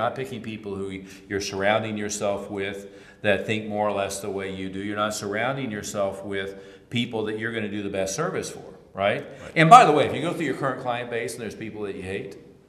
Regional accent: Tulsa, Oklahoma, United States; However, you know, I'm from Tulsa.

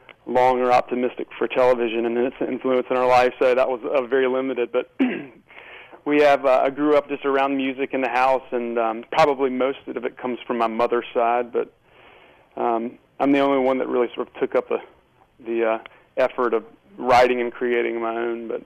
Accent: Mobile, Alabama, United States; Well, I grew up in Mobile, Alabama, one of six kids down there.

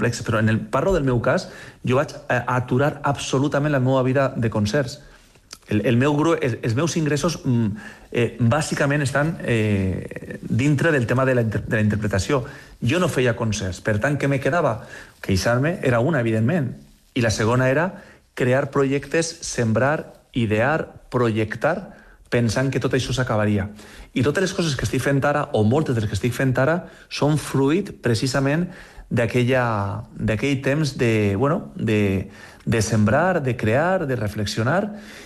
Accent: Valencia, Valencian Community, Spain; now in Ibiza, Spain; Bueno, jo soc de València, estic a Eivissa, era com una tragèdia compartida, no?

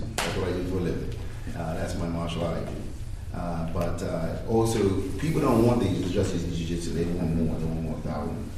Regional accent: Bermuda; I'm from Bermuda, as you may be aware, if you're not, then it's there. It's a very small country, a very wealthy country.

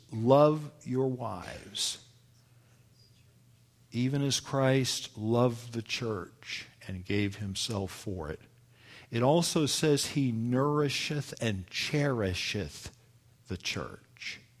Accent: the South, United States; I'm going to tell you right now, folks, I grew up in the South. I grew up with them.

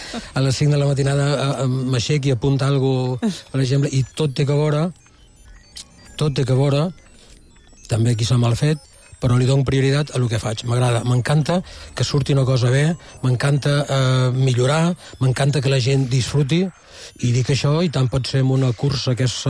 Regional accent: Sant Antoni de Portmany, Balearic Islands, Spain; Sí, sóc de Sant Antoni

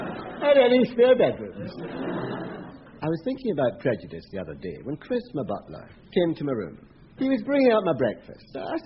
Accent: Glasgow, Scotland, United Kingdom; I was growing up in Glasgow being Jewish, we had a difficult time in school.

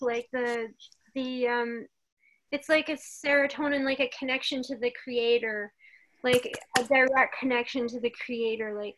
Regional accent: Kamloops, British Columbia, Canada; I'm from Kamloops.

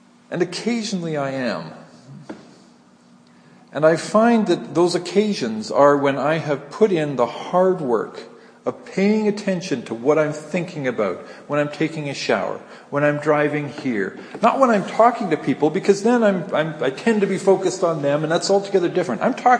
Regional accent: Alberta, Canada; I grew up in Alberta. I'd like to blame the whole province of Alberta.

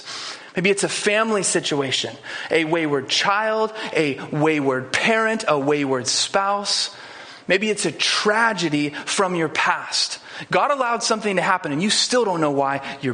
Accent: Idaho, United States; we are two nobodies from Idaho, this small town in Idaho.

